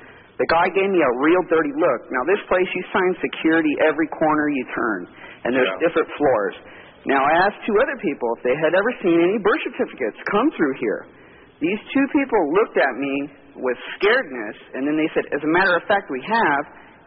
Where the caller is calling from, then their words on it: Orange, California, United States; I'm calling from Orange, California